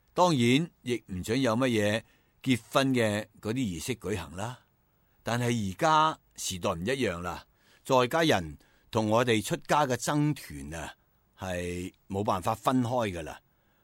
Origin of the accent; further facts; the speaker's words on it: China; 我哋中国人嘅鼓励啊，本身亦系好好嘅